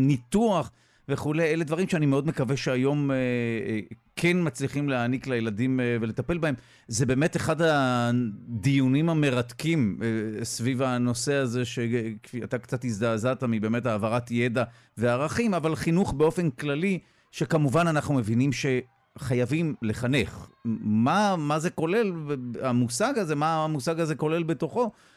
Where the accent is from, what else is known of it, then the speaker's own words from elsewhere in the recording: Netanya, Central District, Israel; בזכות דברים שאני למדתי בילדותי בשנות ה-70, הרחוקות מאוד בנתניה